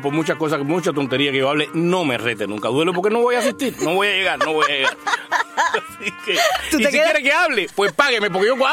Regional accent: Havana, Cuba; born there; yo amo esa vista desde Alamar, porque yo nací en el Hospital Naval y por supuesto nací con vista al mar.

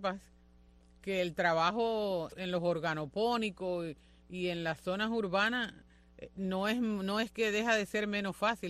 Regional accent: Cuba; como somos nosotros los cubanos

